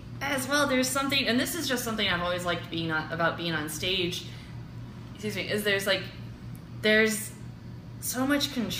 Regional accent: New Brunswick, Canada; Both of my parents are. I grew up in New Brunswick, though. So my parents got divorced and my mom moved to Maine.

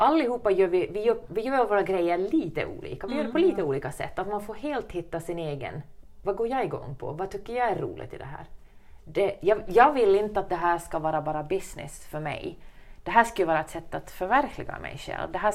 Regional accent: Jakobstad, Ostrobothnia, Finland; när jag går på lunch på stan där hemma i Jakobstad

